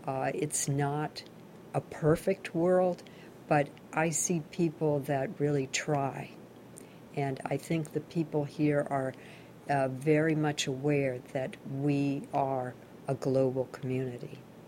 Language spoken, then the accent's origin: English; Carthage, Missouri, United States; born there; we were living in Neosho, Missouri, which is the home of my father and also where I was born. I was born in Carthage, where the hospital was, but we were living in Neosho, Missouri, a very small Indian town